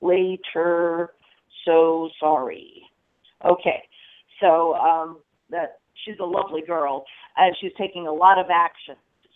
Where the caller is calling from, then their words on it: New York City, New York, United States; No, I'm calling from New York City.